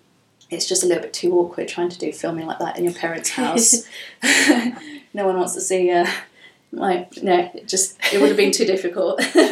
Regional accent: Singapore; Anyway, to me as a Singaporean, that's how you'd cook it.

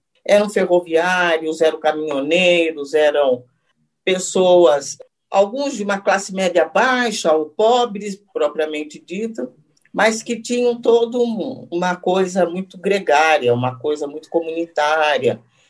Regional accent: São Paulo, Brazil; born there; Eu nasci em São Paulo, na Lapa, num dia de São João, 24 de junho de 1950.

